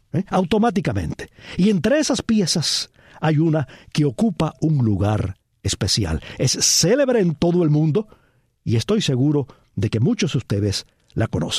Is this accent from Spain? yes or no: no; Cuba; moved away; Quizás porque nací y crecí en Cuba, una isla, y quizás porque luego en el extranjero he vivido siempre muy cerca de la playa.